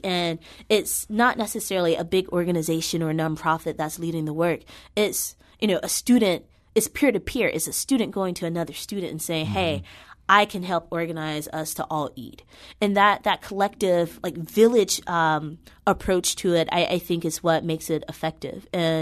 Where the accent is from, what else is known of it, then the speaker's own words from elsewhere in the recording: Mississippi, United States; now in St. Louis, United States; So I grew up in Mississippi, and I have a food-loving family.